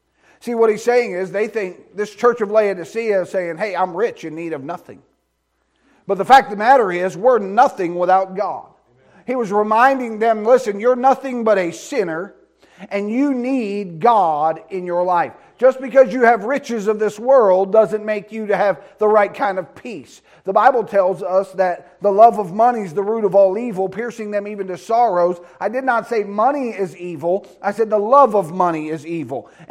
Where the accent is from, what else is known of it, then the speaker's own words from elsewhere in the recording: United States; I'm glad I'm an American, aren't you? I'm glad I live here, have the freedoms that we have.